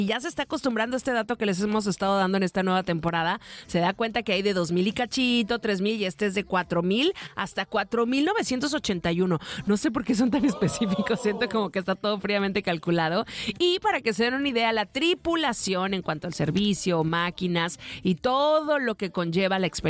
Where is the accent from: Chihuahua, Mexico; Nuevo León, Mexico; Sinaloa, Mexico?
Sinaloa, Mexico; Mazatlán; 15 Mazatlán, Sinaloa, mi tierra